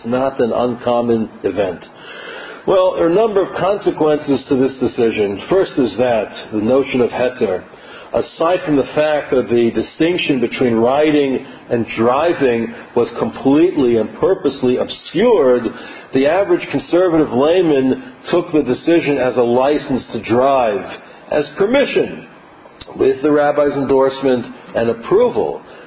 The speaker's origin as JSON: {"language": "English", "region": "New York", "country": "United States", "said": "but I'm from New York, so I pick up some of it"}